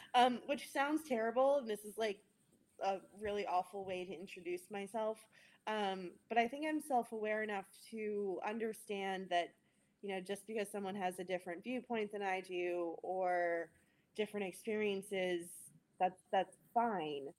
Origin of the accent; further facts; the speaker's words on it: Maryland, United States; also born or lived in Texas / United Kingdom; now in Richmond, United States; So like I grew up in Maryland, didn't move really at all when I was younger.